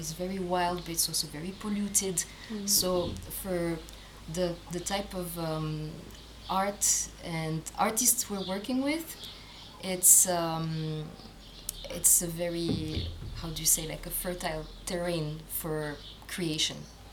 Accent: Romania; moved away; 3 years ago, more exactly, I moved to Romania. That is my home country.

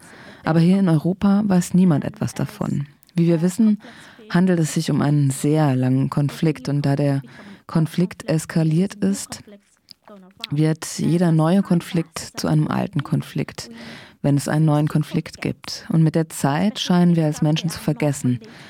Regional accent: Western Sahara; German is a second language; now in Germany; Westsahara, und sie sagen, wo ist das? Okay, das ist im Norden von Afrika, südlich von Marokko. Wir haben die Atlantikküste und wir haben Algerien und Mauretanien als Nachbarn.

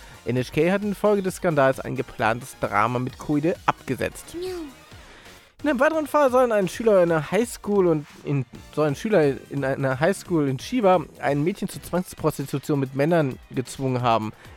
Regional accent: Hamburg, Germany; Ich sollte es als Hamburger echt lassen, oder?

